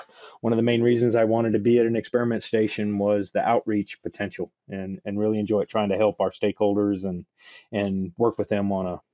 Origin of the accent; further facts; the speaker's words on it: Texas, United States; also born or lived in Kentucky; now in Oregon, United States; Yeah, no, I grew up in South Central Texas, Texas Hill Country.